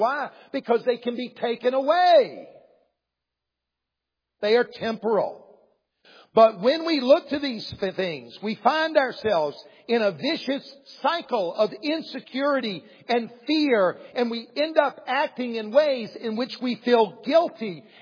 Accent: Columbia, South Carolina, United States; I grew up in Columbia, the capital city. I grew up a Gamecock fan. I hated the Clemson Tigers. I didn't even like orange. And I moved to the upstate of South Carolina.

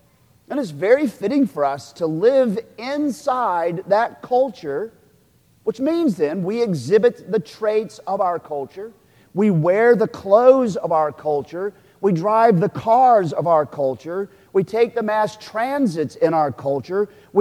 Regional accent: Oklahoma, United States; born there; Because, you know, I was born in Oklahoma, and every Oklahoman in 1979 when I joined the military was Christian.

